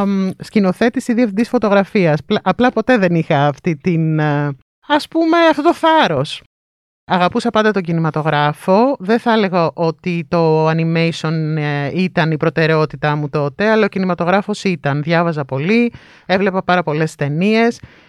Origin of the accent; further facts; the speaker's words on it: Larissa, Thessaly, Greece; born there; Λοιπόν, γεννήθηκα στη Λάρισα, έφυγα από εκεί και πήγα στη Θεσσαλονίκη που σπούδασα νομική.